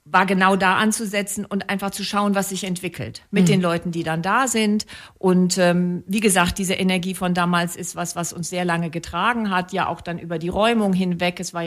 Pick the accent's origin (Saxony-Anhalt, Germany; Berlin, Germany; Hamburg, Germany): Berlin, Germany; Ich selbst bin aus Berlin gekommen. Ich bin sozusagen ein Westgewächs gewesen damals in diesen Anfangszeiten.